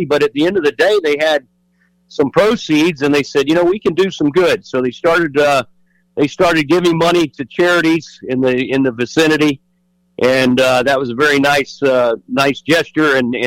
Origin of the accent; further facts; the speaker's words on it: Tallahassee, Florida, United States; actually am a Florida native, one of the few still left out there. But some people would say I'm not really from Florida because I grew up in Tallahassee.